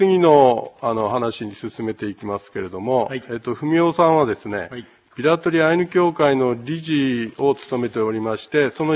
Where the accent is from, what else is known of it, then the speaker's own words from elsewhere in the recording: Nibutani, Hokkaido, Japan; 地元だとね、ちょうど敬老の日がお祭りやってたんですよ、昔ね。